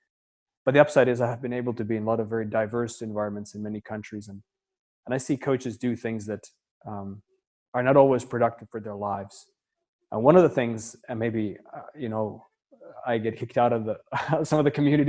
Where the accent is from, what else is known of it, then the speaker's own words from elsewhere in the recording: Finland; because I came from Finland.